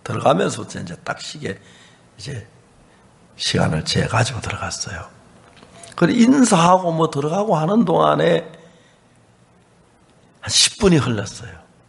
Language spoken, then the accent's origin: Korean; South Korea; 우리는요 한국에서 왔는데요